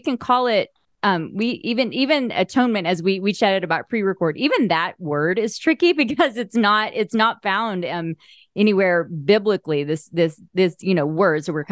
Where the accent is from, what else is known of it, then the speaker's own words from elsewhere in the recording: the South, United States; I'm in my 40s and I was raised in the Bible Belt, buckle of the Bible Belt.